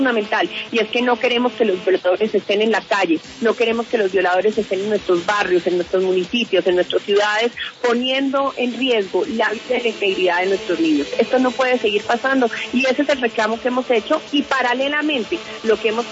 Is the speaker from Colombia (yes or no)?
yes; Colombia; nosotros estamos obligando y exigiendo como colombianos